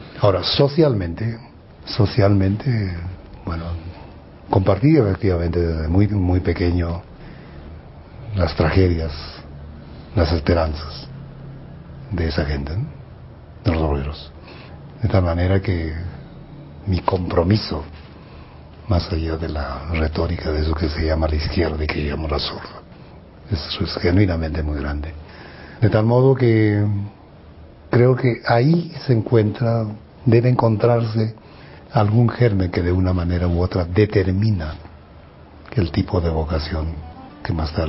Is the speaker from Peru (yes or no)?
yes; Lima, Peru; born there; Yo nací en Lima, formalmente. Pero nací en Lima porque ahí estaban los servicios médicos más adecuados para que naciera sin problemas. Digo referencia de origen jauja.